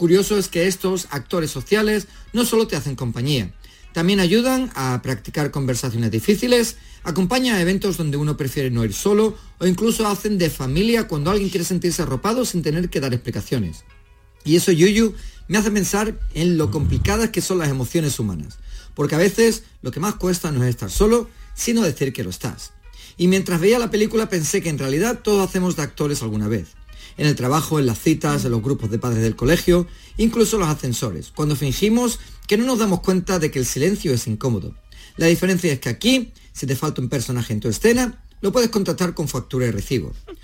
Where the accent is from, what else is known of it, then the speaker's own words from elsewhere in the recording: Andalusia, Spain; andaluz y padre recientemente, me pongo a imaginar cómo sería esto en España